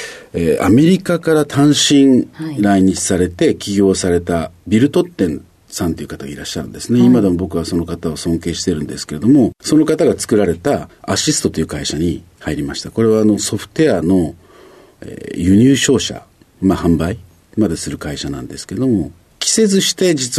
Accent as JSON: {"language": "Japanese", "region": "Hiroshima", "country": "Japan", "said": "広島県広島市ですね。"}